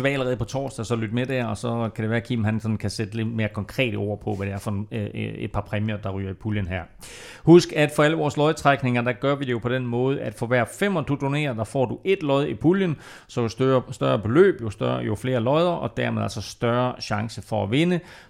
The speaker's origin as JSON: {"language": "Danish", "town": "Amager", "region": "Capital Region of Denmark", "country": "Denmark", "said": "Altså, jeg er fra Amager, skal I bruge pas for at komme til København?"}